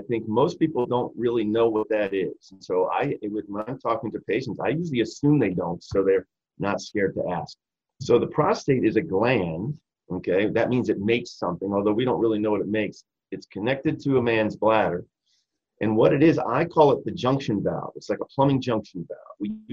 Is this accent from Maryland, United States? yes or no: yes; Wheaton, Maryland, United States; I grew up in Wheaton, Maryland, believe it or not, not far from Silver Spring.